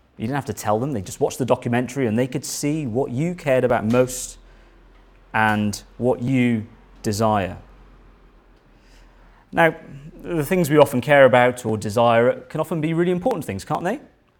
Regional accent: India; moved away; I grew up in India, but then I moved to this country, and the word hobby was used quite a lot.

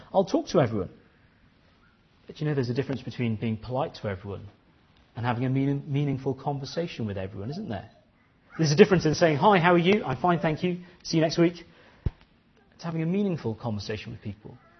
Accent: India; When I was growing up in India

